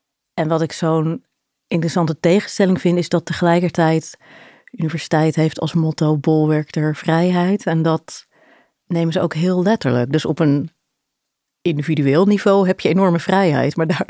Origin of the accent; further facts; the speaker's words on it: Delft, South Holland, Netherlands; born there; also born or lived in Maasland / Kwintsheul; ik ben geboren in Delft. En volgens, ik heb er nooit gewoond als kind. Dus wel altijd een beetje in de buurt. Mijn vader werkte aan de Universiteit van Delft. En dus een beetje verschillende plekken gewoon. Sluis, Maasland. Eerst nog zelfs Kwintsheul, Westland. En toen ben ik in Delft gaan studeren.